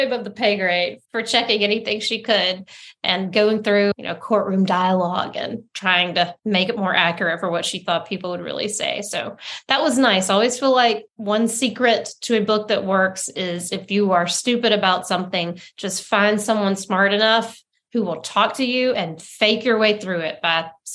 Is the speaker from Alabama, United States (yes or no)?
yes; Montgomery, Alabama, United States; this is the only book I've written set in the time and place of my childhood. I grew up in Montgomery.